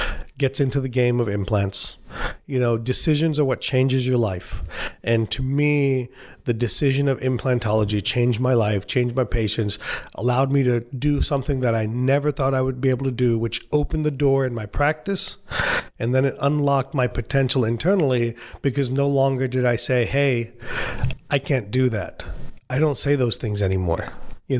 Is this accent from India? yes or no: yes; India; I'm an Indian, I don't like to spend money.